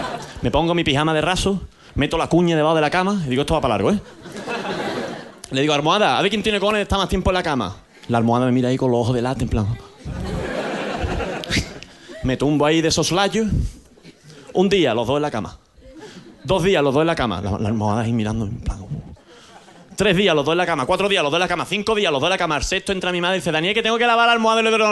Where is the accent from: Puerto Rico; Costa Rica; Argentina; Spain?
Spain; Andalusia; Soy andaluz